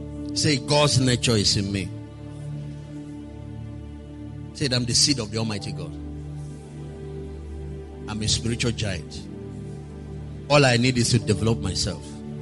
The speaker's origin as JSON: {"language": "English", "country": "Nigeria", "said": "I don't deny that I'm a Nigerian"}